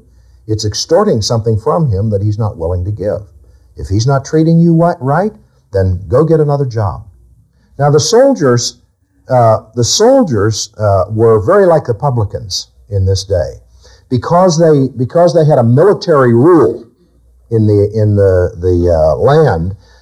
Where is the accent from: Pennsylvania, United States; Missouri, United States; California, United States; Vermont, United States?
Pennsylvania, United States; Pittsburgh; I was born in Pennsylvania and around Pittsburgh and raised, you know, near there, and my sales territory was north of Pittsburgh and all of these heavy industries.